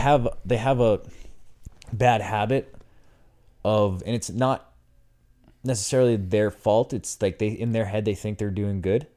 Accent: Boston, Massachusetts, United States; I'm from Boston, I say aunt

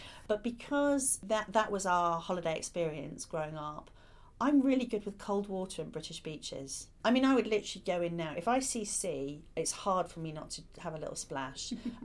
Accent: Ireland; I grew up partly in Ireland, and there's a book that you have to read in Irish, which was hard for me because I don't speak Irish

